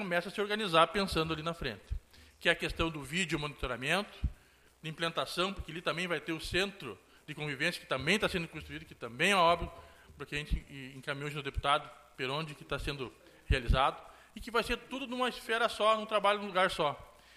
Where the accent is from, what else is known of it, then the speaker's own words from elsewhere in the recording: Ijuí, Rio Grande do Sul, Brazil; um sonho daquele bairro, onde eu nasci e me criei, sendo realizado